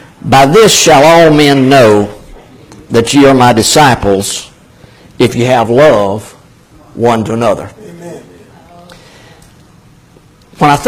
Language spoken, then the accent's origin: English; the South, United States; I grew up in the South just like you did.